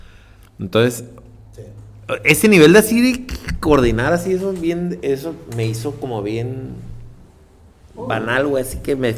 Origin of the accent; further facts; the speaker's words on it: Tijuana, Baja California, Mexico; Por lo menos yo crecí aquí, soy de Tijuana, nacido aquí, criado aquí.